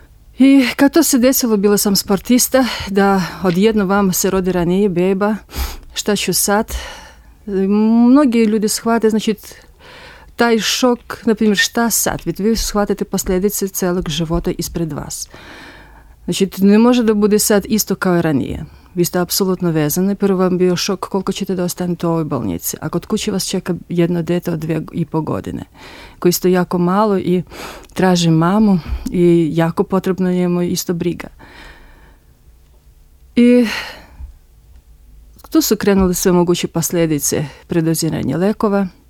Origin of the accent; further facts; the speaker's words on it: Russia; Serbian is a second language; now in Serbia; Evo, od danas, verovatno od ovih dana, ja sam državljanin i ove zemlje, a ja sam iz Rusije. Imam 43 godine